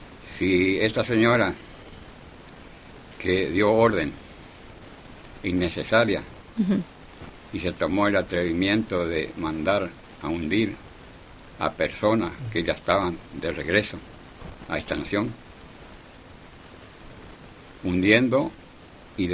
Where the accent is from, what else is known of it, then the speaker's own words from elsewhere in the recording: Argentina; como argentino estoy en este lugar hablando y expresando mi sentimiento.